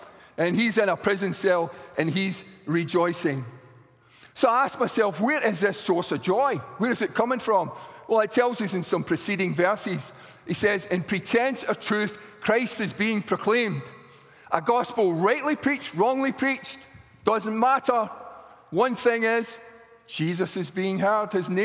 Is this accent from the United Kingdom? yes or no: no; Australia; if you disagree with anything I say tonight, then I'm from Australia.